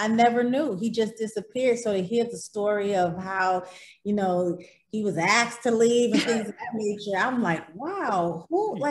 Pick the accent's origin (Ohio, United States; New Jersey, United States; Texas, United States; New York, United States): New York, United States; New York City; And it's so funny because I'm from New York, and my sister lived in the same projects as Teddy.